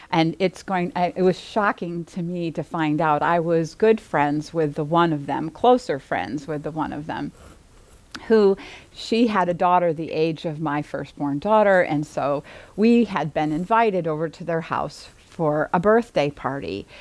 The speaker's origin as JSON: {"language": "English", "town": "Cleveland", "region": "Ohio", "country": "United States", "tie": "born or raised there", "also_born_or_lived": "Chicago", "said": "I think about when I was young, and I was 8 probably, and we moved from Chicago to Cleveland."}